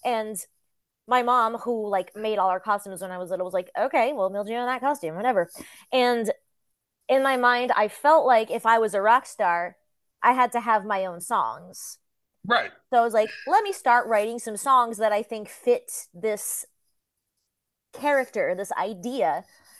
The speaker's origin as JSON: {"language": "English", "town": "Yorktown", "region": "New York", "country": "United States", "tie": "born or raised there", "said": "I'm from Westchester County originally. I grew up in Yorktown."}